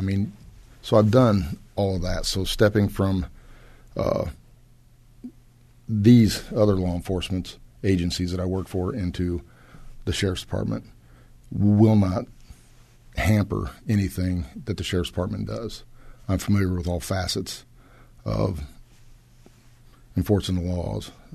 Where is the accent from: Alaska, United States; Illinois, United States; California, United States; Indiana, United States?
Illinois, United States; Well, I grew up in McDonough County, and it was time that I served our community, you know, the place that helped mold me into the man that I am today.